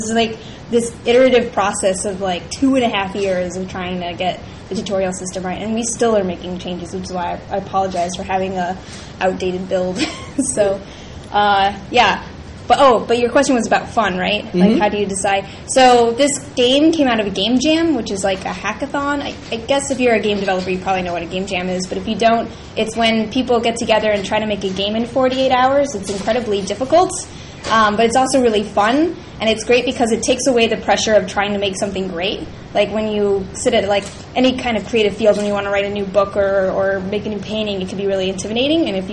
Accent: Ohio, United States; and I'm from Ohio, so there was, like, you know, it was like there was a lot of schools.

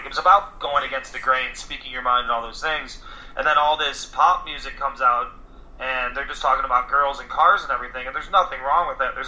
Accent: Cleveland, Ohio, United States; Rust Belt is kind of about my hometown. My first 21 years were in Cleveland, Ohio.

